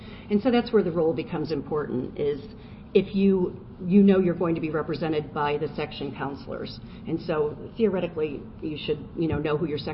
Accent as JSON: {"language": "English", "town": "Washington", "region": "District of Columbia", "country": "United States", "said": "So I'm from the Washington, D.C. area."}